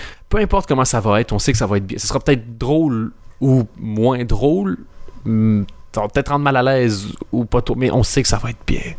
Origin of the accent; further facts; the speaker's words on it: Quebec, Canada; now in Belgium; Je suis québécois, je parlais du fait que j'étais québécois, puis j'étais arrivé en Belgique